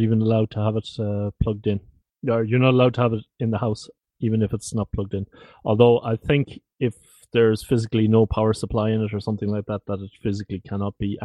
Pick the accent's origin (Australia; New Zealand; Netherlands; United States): Netherlands; accent: Dutch; English is a second language; I'm in the Netherlands. Can't you tell from my Dutch accent?